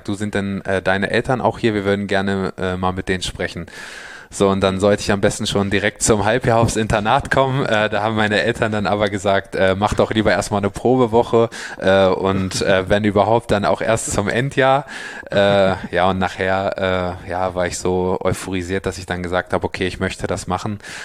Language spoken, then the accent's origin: German; Bad Harzburg, Lower Saxony, Germany; Nee, ich bin in Bad Harzburg aufgewachsen.